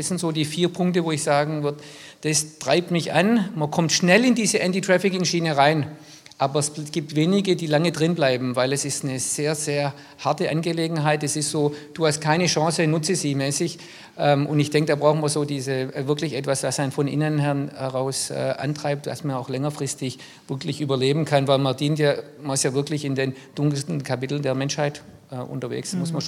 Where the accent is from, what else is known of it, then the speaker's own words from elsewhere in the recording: Baden-Württemberg, Germany; Ja, ich bin in der Nähe von Stuttgart aufgewachsen